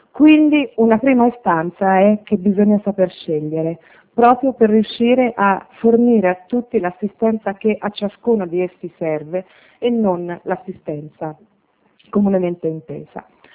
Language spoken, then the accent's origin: Italian; Tuscany, Italy; accent: Tuscan; io sono toscana, come si sente.